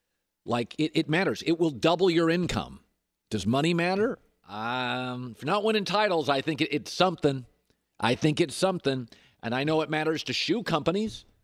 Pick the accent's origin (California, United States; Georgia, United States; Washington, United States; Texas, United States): Washington, United States; Seattle; And I'm from Seattle, so I read everything.